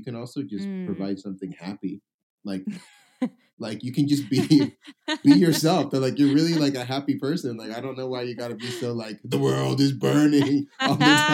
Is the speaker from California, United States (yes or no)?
yes; San Diego, California, United States; I grew up, born and raised in San Diego. My parents are immigrants. My dad's from Nigeria. My mom is from England, from Nottingham, England.